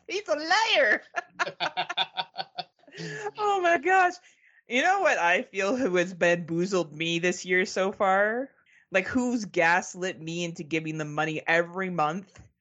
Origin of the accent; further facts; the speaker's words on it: Waterdown, Ontario, Canada; I come from Waterdown, Ontario, Canada.